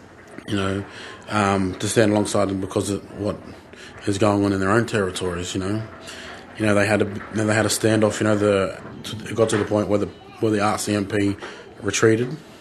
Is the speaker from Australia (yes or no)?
yes; Sydney, New South Wales, Australia; born there; now in Brisbane, Australia; I was born in Sydney, but been a part of the Brisbane community since 1997. Very proud Brisbane Black.